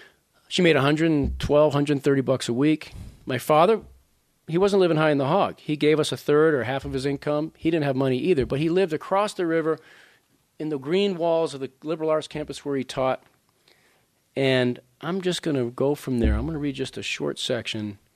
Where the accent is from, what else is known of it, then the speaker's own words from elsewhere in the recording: Massachusetts, United States; All right, so we're from Merrimack Valley where they all friggin' talk like this.